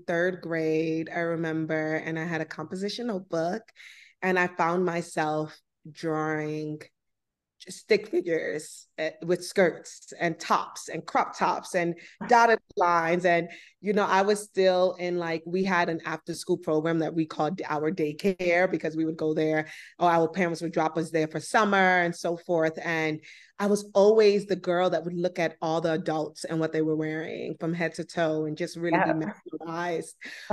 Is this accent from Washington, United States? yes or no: no; New York, United States; I mean, growing up in New York, fashion was an identity, you know, it was a part of the ethos.